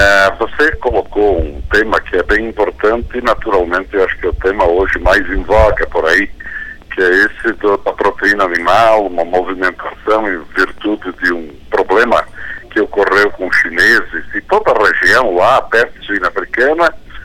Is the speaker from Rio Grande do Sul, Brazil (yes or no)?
yes; Rio Grande do Sul, Brazil; porque eu sou gaúcho, e só porque estou agora numa cidade em São Paulo